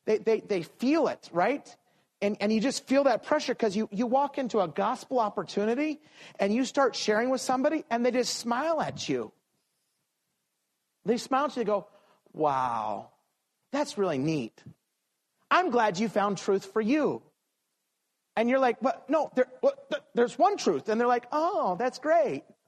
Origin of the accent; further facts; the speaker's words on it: Idaho, United States; growing up in Idaho, we were always like 10 years behind California.